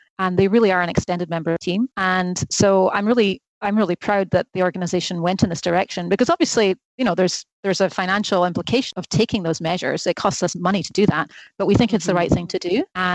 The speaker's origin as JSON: {"language": "English", "region": "Scotland", "country": "United Kingdom", "tie": "born or raised there", "moved": "yes", "said": "I still have an accent, but I grew up in Scotland and I've been here for just over 20 years now. So the accent has dissipated quite a bit"}